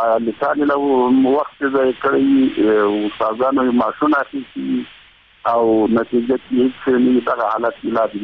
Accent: Ghazni, Afghanistan; زه د غزنی بچی یم او په غزنی کې بلد یم

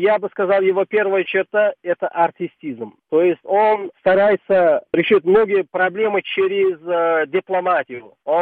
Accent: Samarkand, Samarqand Region, Uzbekistan; Я сам из Самарканда

